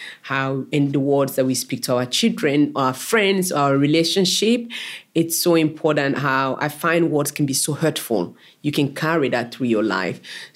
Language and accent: English; Freetown, Western Area, Sierra Leone; So we had that, and we grew up in Kisii, in Freetown, capital city, Freetown.